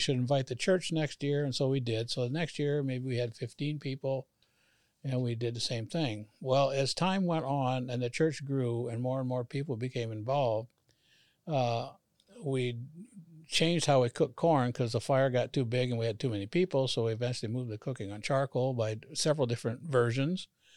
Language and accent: English; Midwest, United States; now in Vermont, United States; I came from the Midwest, and I saw what dairying is like here, at least in Vermont, New England.